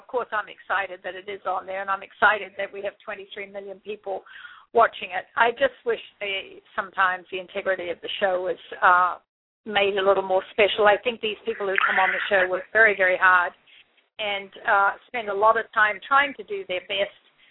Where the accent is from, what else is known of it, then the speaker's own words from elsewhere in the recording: New Zealand; now in United States; in New Zealand, I haven't lived there for like 36 years, but I'm a New Zealander. I have a New Zealand passport.